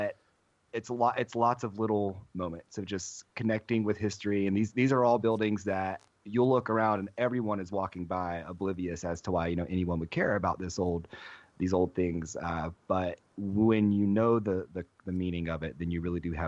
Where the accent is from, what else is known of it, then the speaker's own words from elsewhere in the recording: North Carolina, United States; now in Orlando, United States; North Carolina.